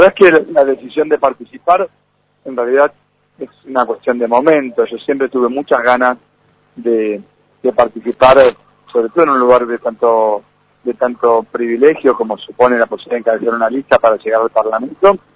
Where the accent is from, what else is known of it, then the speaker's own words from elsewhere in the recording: Santa Fe, Argentina; born there; Yo nací en Santa Fe